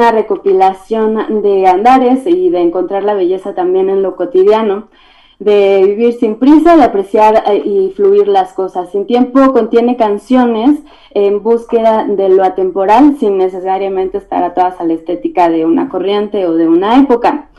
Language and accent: Spanish; Toluca, State of Mexico, Mexico; soy de la ciudad de Toluca, soy compositora, guitarrista y bueno, también hago canciones. Soy egresada del Conservatorio de Música del Estado de México.